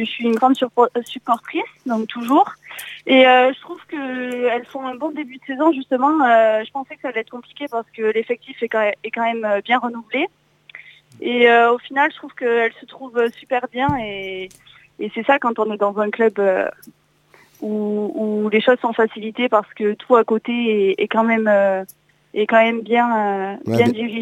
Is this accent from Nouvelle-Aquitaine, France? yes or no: yes; Nouvelle-Aquitaine, France; elles sont super contentes d'avoir deux landaises dans l'équipe, les dirigeants aussi, ils adorent notre accent.